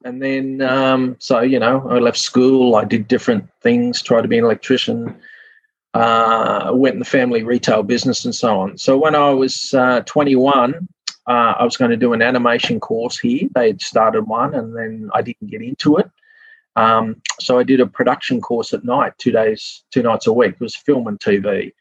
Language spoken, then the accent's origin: English; Australia; I was just … from Australia, just turned 22, getting on the pay phones that you used to have